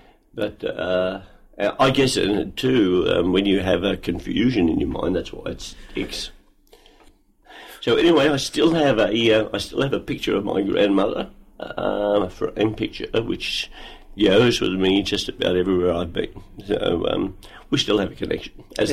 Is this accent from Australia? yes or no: yes; St Kilda, Victoria, Australia; I was born at the Women's Hospital in Carlton, and I came home to a little street in St Kilda, in Faulkner Street, at 51, number 51, and that was a place of many memories.